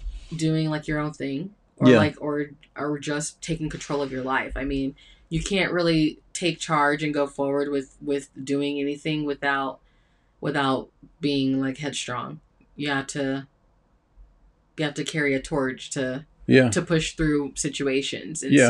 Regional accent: the South, United States; I'm from the South, y'all. Like, we eat the shittiest shit.

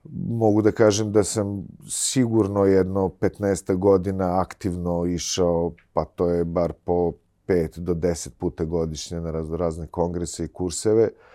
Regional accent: Pristina, Pristina District, Kosovo; moved away as an adult; now in Belgrade, Serbia; Osnovne studije sam završio u Prištini, ja sam rođen u Prištini, tamo sam živeo, završio sve škole i fakultet, nakon čega sam došao u Beograd na specijalizaciju

